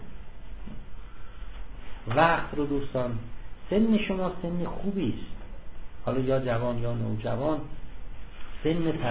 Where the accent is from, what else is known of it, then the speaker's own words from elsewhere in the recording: Iran; میشناسن ما ایرانی هستیم